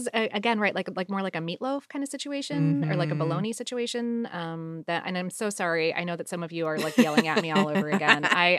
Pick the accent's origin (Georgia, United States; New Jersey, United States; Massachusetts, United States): New Jersey, United States; I have since moved away from my hometown, but I'm still in New Jersey